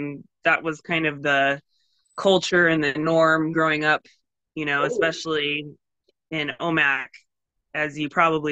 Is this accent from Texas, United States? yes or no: no; Omak, Washington, United States; now in Spokane, United States; So born in Spokane, but I was raised in Omak. I've been out in Spokane for about 15, 16 years, almost as long as I lived in Omak.